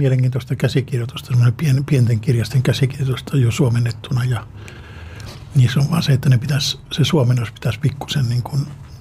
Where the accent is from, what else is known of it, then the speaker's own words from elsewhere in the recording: Kajaani, Kainuu, Finland; mä oon Kajanista kotoisin, niin siellä myytiin näitä kortteja